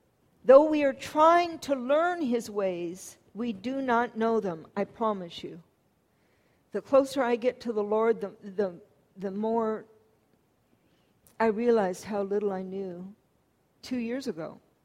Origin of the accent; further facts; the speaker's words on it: Michigan, United States; In the area that I grew up in Michigan, the city that was, we lived kind of in a township between two cities, and the city Rochester